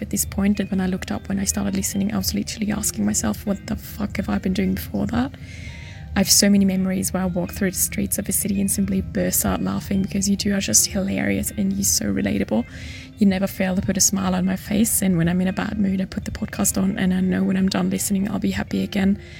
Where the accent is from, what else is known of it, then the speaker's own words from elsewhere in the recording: Vienna, Austria; now in Canada; and I've moved to Canada last year, but I am from Vienna.